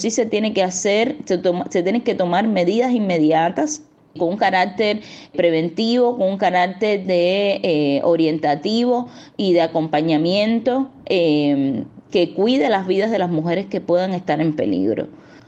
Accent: Cuba; nos alarma como ciudadanas, nos alarma como mujeres cubanas

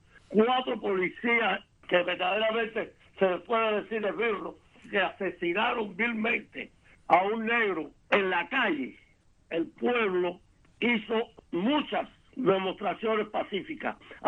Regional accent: Cuba; yo me siento muy orgulloso como cubano

